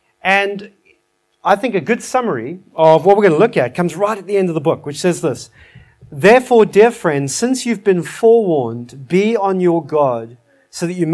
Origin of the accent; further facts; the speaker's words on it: South Africa; I know it's risky because I'm from South Africa and you never know what we're going to nick.